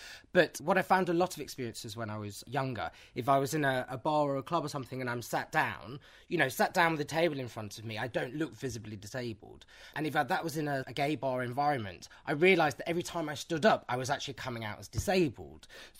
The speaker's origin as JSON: {"language": "English", "region": "England", "country": "United Kingdom", "tie": "born or raised there", "said": "I grew up in the Midlands, and sort of my dad's quite northern."}